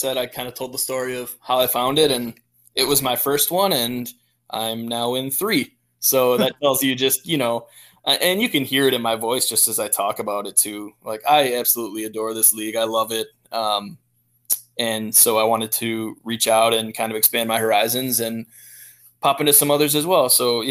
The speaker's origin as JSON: {"language": "English", "region": "Wisconsin", "country": "United States", "said": "Yeah, so I'm from Wisconsin, so that's kind"}